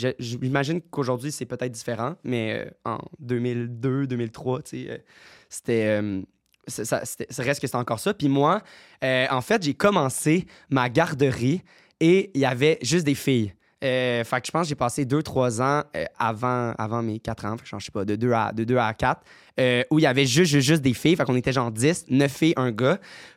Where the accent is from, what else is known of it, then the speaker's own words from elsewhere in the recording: Vaudreuil, Quebec, Canada; also born or lived in Montreal; Mais je viens de Vaudreuil.